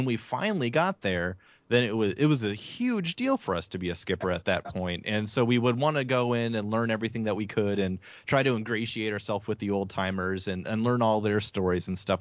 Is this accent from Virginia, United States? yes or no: no; California, United States; Well, for me, growing up in California